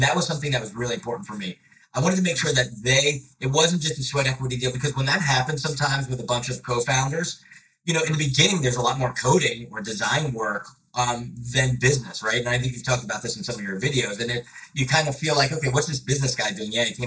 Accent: New York, United States; also born or lived in Sweden; When I was living in Sweden, as a New Yorker, it was really crazy seeing that New York was going through this renaissance of technology.

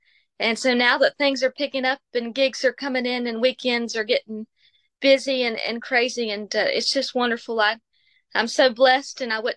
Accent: Denton, Texas, United States; I grew up here in Denton, like I say, and my mother was a homeschool teacher to my brother and I, and so we grew up in the home learning our schooling.

